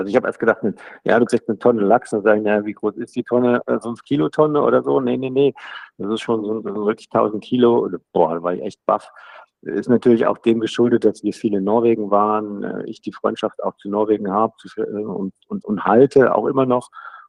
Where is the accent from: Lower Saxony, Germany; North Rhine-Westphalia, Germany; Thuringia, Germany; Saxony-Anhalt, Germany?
Thuringia, Germany; Ich komme aus Thüringen